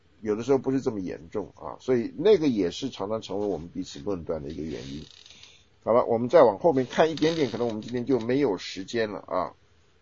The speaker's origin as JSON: {"language": "Chinese", "country": "Taiwan", "tie": "born or raised there", "said": "那南方人，像我在台湾长大，我算是南方人"}